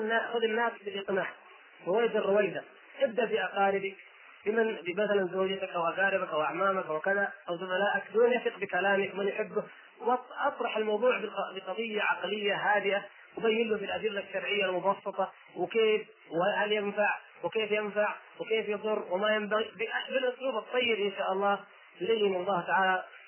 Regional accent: Egypt; أنا مصري أعمل هنا، وإذا ذهبت للقاهرة

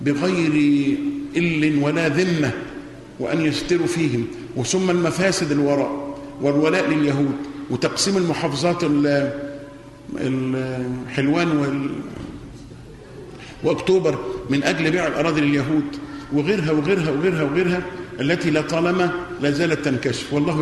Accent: Egypt; كمسلمين وليس كمصريين، لأننا مسلمين قبل أن نكون مصريين.

